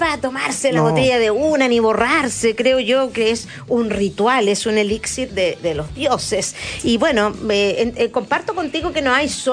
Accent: Chile; Uno cuando ha viajado en todas partes, uno dice, soy chileno

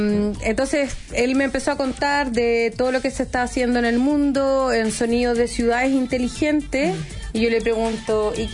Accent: Valdivia, Los Ríos, Chile; Yo crecí en Valdivia, en el sur, donde tenemos mucha naturaleza, así que siempre estaba como ahí yendo a la playa

